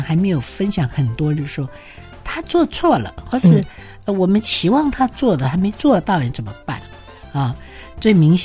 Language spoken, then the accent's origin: Chinese; China; 因为过去好像我们中国人觉得亲子间或是我们比较亲近的家人都没有什么太深的互动，